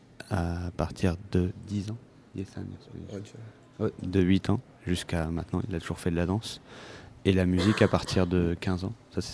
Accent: Saint-Agil, Centre-Val de Loire, France; Moi, je suis né dans ce village.

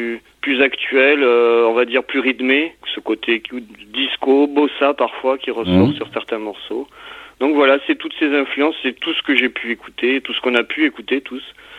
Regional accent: Montpellier, Occitanie, France; on est originaire de Montpellier, la région de Palavas, on connaît

